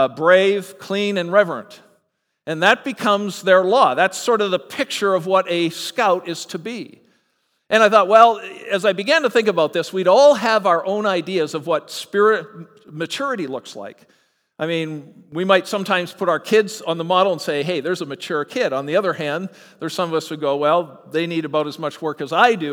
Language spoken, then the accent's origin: English; Canada; now in United States; because I'm Canadian, I have sort of a default position here because they won't let me vote anyway.